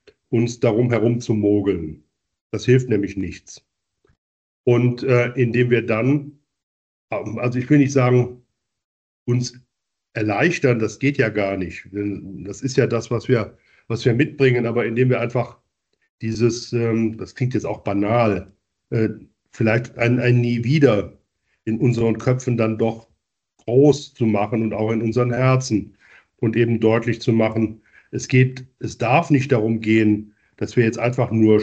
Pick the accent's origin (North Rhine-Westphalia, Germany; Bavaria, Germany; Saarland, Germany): North Rhine-Westphalia, Germany; Aachen; born there; Ich bin in Aachen geboren worden und bin tatsächlich ein Westdeutscher.